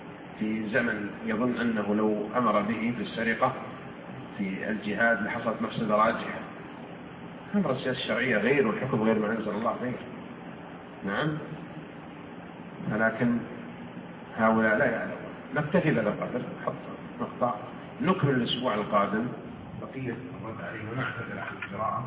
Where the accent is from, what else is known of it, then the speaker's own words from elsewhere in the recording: Saudi Arabia; عندنا في المملكة العربية السعودية؟